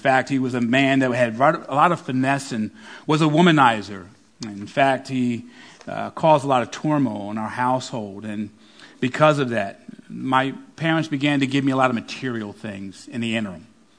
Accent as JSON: {"language": "English", "town": "Philadelphia", "region": "Pennsylvania", "country": "United States", "tie": "born there", "said": "But I was born in North Philadelphia, the inner city of Philadelphia, the youngest of two siblings from my father's previous marriage."}